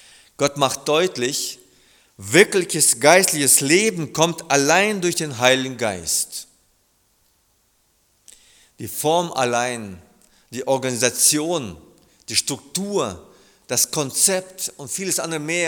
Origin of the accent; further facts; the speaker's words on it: Germany; weil ich bin aus Deutschland